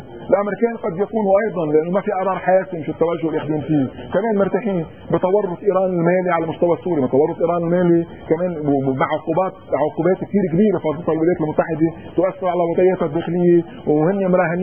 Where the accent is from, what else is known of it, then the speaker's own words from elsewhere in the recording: Lebanon; انا كمواطن لبناني مسيحي ماروني